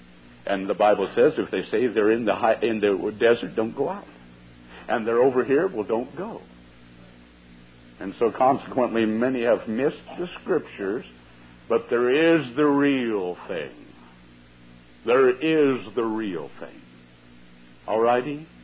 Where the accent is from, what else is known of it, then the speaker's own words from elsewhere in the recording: Missouri, United States; Now, I'm from Missouri, so don't think that I'm picking on